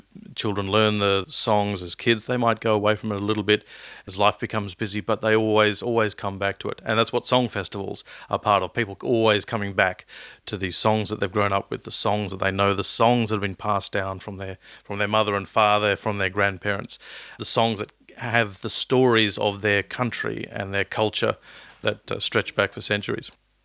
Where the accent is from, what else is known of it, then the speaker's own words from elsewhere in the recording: Perth, Western Australia, Australia; I'm from Perth originally, but my grandparents were Estonian.